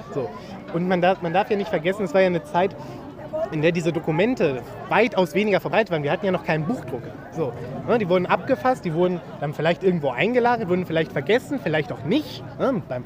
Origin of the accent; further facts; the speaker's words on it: Hanover, Lower Saxony, Germany; Weil ich komme eben aus Hannover und da ist es eben klar.